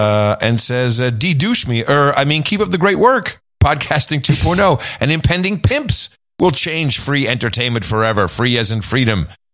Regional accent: Miami, Florida, United States; Yes, we're from Miami.

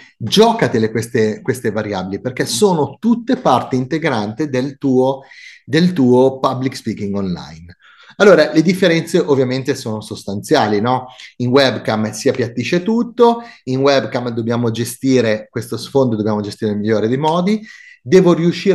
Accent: Monza, Lombardy, Italy; accent: Milanese; now in Milan, Italy; io sono di Monza, quindi un brianzolo che vive a Milano e quindi sono sbragato. Ok, il mio modo di parlare è milanese.

